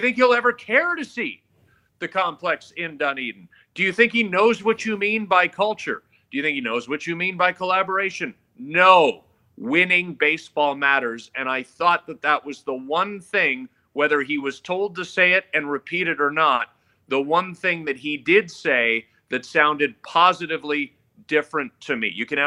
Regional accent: Oakville, Ontario, Canada; Yes, born and raised in Oakville, just a suburb about a half hour west. I did start my career in Ottawa and worked there for more than a decade. But yes, I'm a GTA Toronto kid.

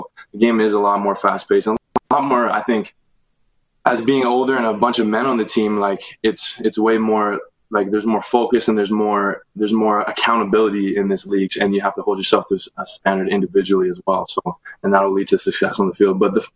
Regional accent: Regina, Saskatchewan, Canada; Especially as a little kid and growing up in Regina.

